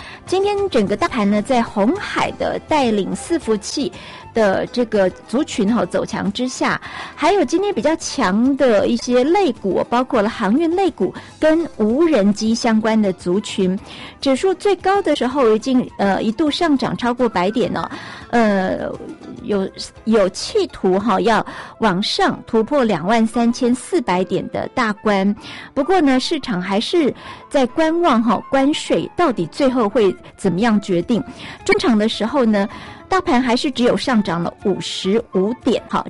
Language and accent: Chinese; Taiwan; 但是呢，平常我们台湾呢这几年哈，到了夏天最